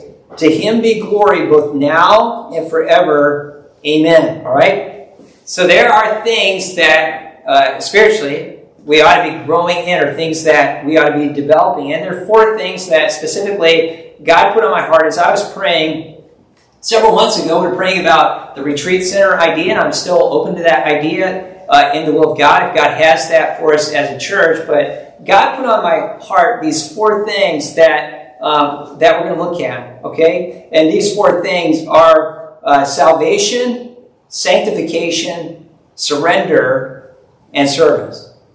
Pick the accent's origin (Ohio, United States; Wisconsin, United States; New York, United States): Wisconsin, United States; La Crosse; born there; On that day, I was born in La Crosse, Wisconsin, a beautiful area of Wisconsin along the river that is flowing past it